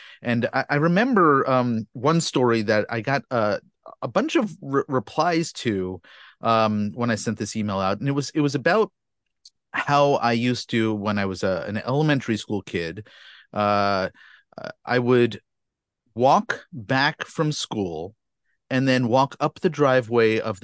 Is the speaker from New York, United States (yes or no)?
yes; Scarsdale, New York, United States; who is joining us today from my hometown of Scarsdale, New York.